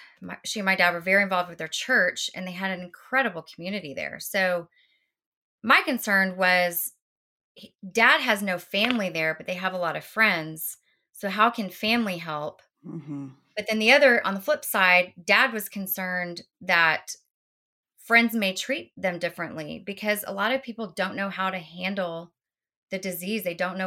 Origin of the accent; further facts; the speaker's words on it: Houston, Texas, United States; I'm from Houston originally. Thad is from Dallas.